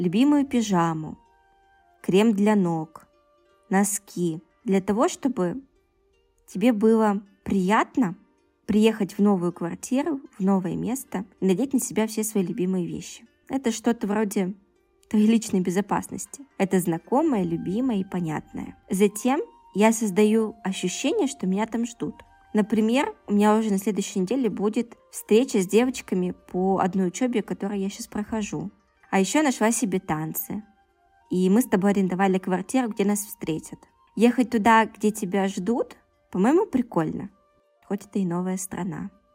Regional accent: Yekaterinburg, Sverdlovsk Oblast, Russia; Но еще и большая разница с Москвой и с моим родным городом Екатеринбургом.

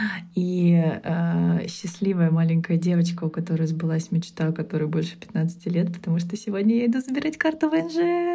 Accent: Slovenia; я из Словении.

